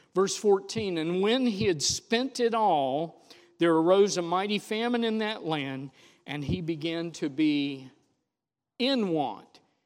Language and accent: English; Daytona Beach, Florida, United States; this city slicker, this beach bum, because I grew up in Daytona Beach